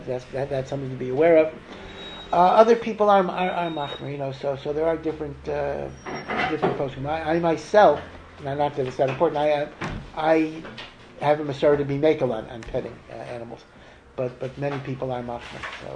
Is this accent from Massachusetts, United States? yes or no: no; Washington, District of Columbia, United States; I come from Washington, D.C., around there